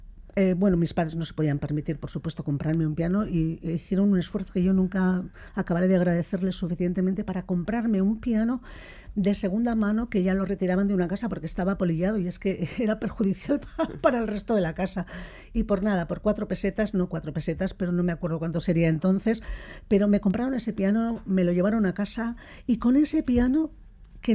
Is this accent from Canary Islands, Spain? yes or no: no; Bilbao, Basque Country, Spain; Yo soy de Bilbao, del mismo Bilbao, del centro de Atxuri, sí. De toda la vida.